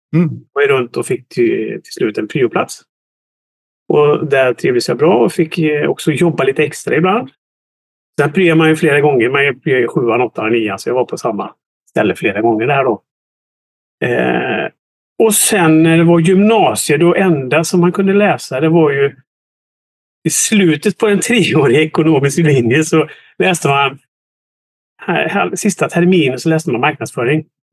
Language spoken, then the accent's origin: Swedish; Borås, Västra Götaland County, Sweden; Jag är uppvuxen och född i Borås. På Norrmalm föddes jag. Växte upp på Ängelbrektsgatan 83G.